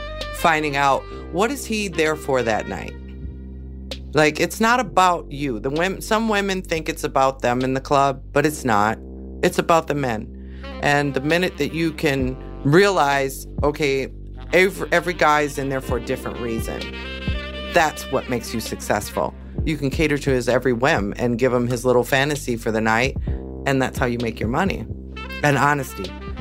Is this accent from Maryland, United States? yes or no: no; Milwaukee, Wisconsin, United States; Well, it started back in my hometown, Milwaukee, Wisconsin.